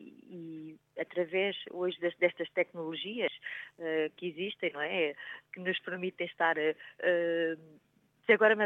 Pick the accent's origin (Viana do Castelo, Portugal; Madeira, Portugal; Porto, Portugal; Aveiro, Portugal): Aveiro, Portugal; Águeda; eu comecei na música com 9 anos, a cantar num grupo aqui de Águeda, eu sou de Águeda, Portugal